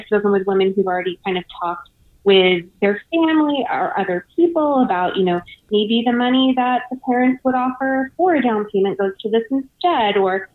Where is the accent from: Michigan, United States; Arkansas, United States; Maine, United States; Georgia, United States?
Georgia, United States; Savannah; And I'm actually, I grew up in Georgia. I grew up in Savannah.